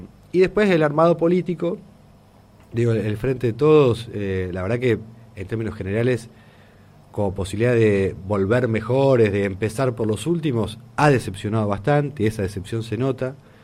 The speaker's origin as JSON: {"language": "Spanish", "country": "Argentina", "said": "como la Argentina es un país, digamos, tan explosivo desde el punto de vista de la situación política, a veces, como quieren vender, como que somos un país muy europeo, qué sé yo, somos muy tano, digamos, ¿no?"}